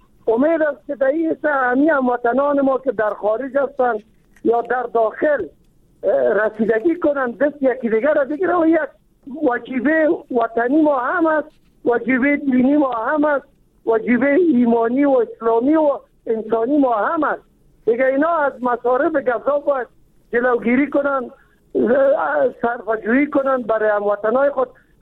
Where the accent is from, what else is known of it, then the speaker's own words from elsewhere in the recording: Kabul, Afghanistan; ما چون خود از کابل هستیم